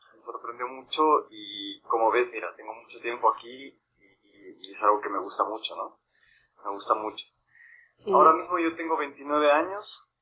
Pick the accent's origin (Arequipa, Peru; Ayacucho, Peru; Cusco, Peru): Cusco, Peru; Yo soy de Cusco, sí, originalmente nací exactamente en el Valle Sagrado, que está como a una hora de aquí, es un lugar muy importante turísticamente hablando, muy visitado por los turistas, muy pequeño también, pero vivo en Cusco hace aproximadamente 10 años.